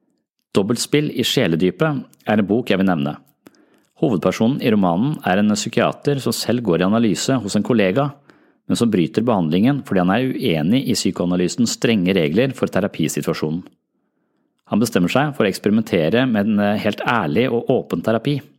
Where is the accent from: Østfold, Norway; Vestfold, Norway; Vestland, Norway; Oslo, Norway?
Vestfold, Norway; Nøtterøy; Jeg vokste opp på Nøtterøy og kunne nesten se over til Veiland